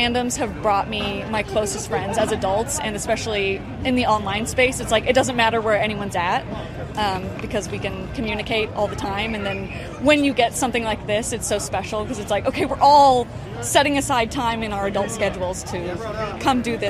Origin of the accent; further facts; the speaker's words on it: Colorado, United States; Since I'm from Colorado, I kind of have to travel to see my friends.